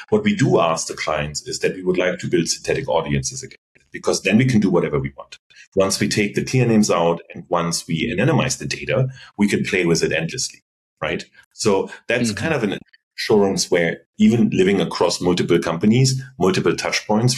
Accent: Germany; English is a second language; I'm very German with that because I'm from Germany.

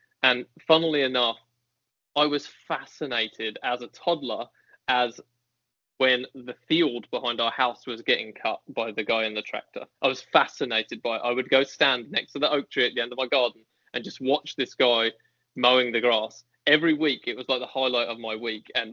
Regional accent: Leighton Buzzard, East of England, United Kingdom; And I come from Leighton Buzzard. There's only one way through Leighton Buzzard.

